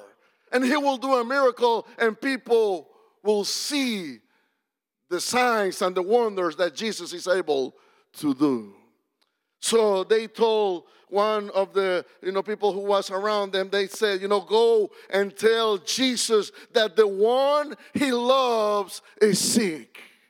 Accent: El Salvador; I was raised in the Assemblies of God in El Salvador, and I grew up with, you know, all the AG people around my life.

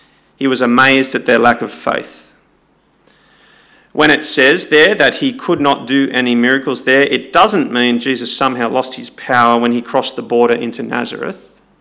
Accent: Sydney, New South Wales, Australia; also born or lived in Brisbane; my hometown, if I have one, because we moved around a bit, started in Brisbane, came to Sydney, but the bulk of my growing up happened in Epping. North Epping, to be exact.

